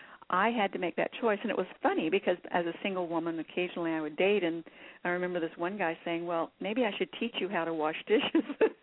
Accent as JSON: {"language": "English", "region": "the South", "country": "United States", "tie": "born or raised there", "said": "I was brought up in the South. I really understand that."}